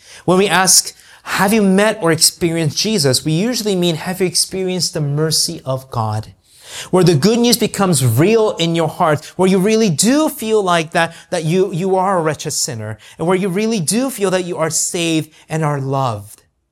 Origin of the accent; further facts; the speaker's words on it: Surrey, British Columbia, Canada; Like, kind of like I said, I'm from Surrey.